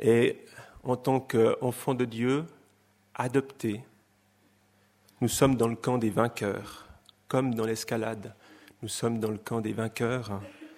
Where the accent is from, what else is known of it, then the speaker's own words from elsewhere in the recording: Vaud, Switzerland; now in Geneva, Switzerland; Alors, je suis vaudois.